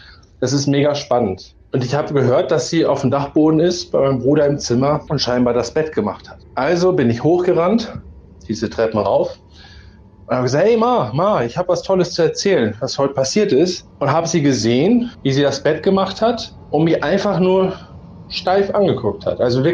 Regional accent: Enger, North Rhine-Westphalia, Germany; Ich bin in Enger groß geworden, so einen ganz kleinen Ort.

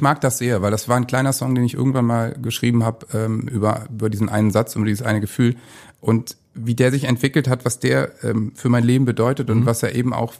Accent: Bremen, Germany; ich bin natürlich in Bremen aufgewachsen, da sozialisiert.

